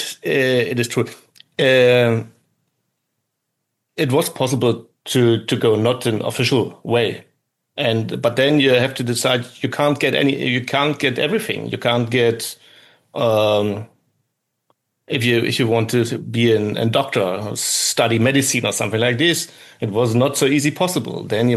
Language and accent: English; Germany; English is a second language; moved away; Because I would say, I was born behind bars, and it's just I'm coming from East Germany, and so we left there behind a kind of wall.